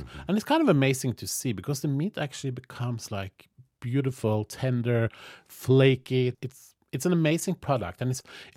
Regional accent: Norway; I'm from Norway, so, you know, we love our dill.

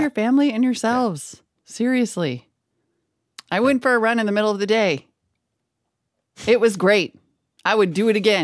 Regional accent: Montana, United States; also born or lived in North Dakota; I grew up in Montana and North Dakota, and I am a little snobby about, because like, Yellowstone was my backyard national park.

